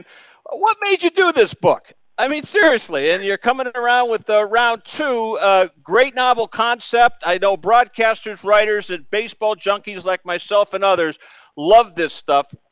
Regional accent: New England, United States; now in Iowa, United States; I grew up in New England, lifelong Red Sox fan, full disclosure, I'm in Iowa now.

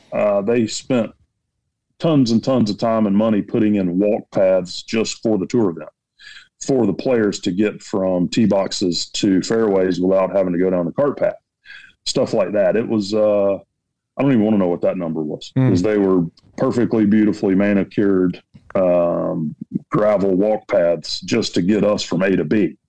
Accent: South Carolina, United States; I'm from South Carolina.

